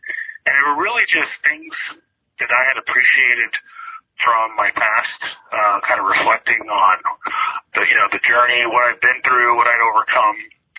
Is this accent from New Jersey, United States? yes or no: yes; New Jersey, United States; born there; So, I was born in New Jersey, but my entire family, my parents and two older siblings, came over from Cuba.